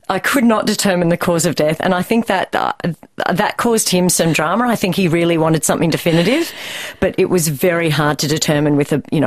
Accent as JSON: {"language": "English", "town": "Toowoomba", "region": "Queensland", "country": "Australia", "tie": "born or raised there", "said": "I grew up in Toowoomba, wasn't from a property."}